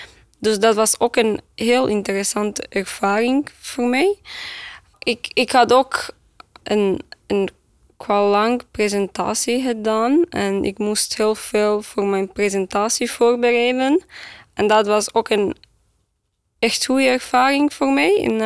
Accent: Romania; Dutch is a second language; now in Belgium; Ik kom uit Roemenië. Ik ben 35 jaar. Ik werk voor een klein IT-bedrijf in het centrum van Antwerpen.

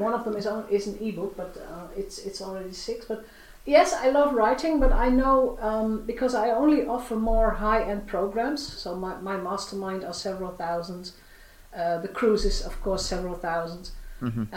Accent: Netherlands; English is a second language; I grew up in the Netherlands. We are an international country. So I speak 4 or 5 languages if I have to. I'm not going to do that, but I can understand Spanish, French, and German.

